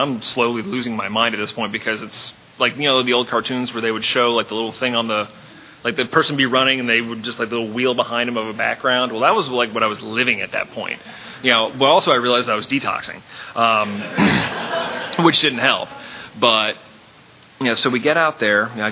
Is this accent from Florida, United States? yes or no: yes; Florida, United States; I grew up in Florida. You know, I didn't know what elevation was. We don't have that here.